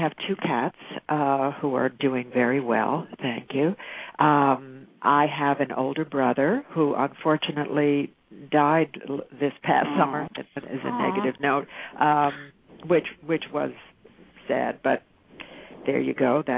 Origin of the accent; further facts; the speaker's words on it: New York, United States; now in Los Angeles, United States; Well, actually, I'm primarily living in Los Angeles. I am originally from New York, so I keep an apartment in New York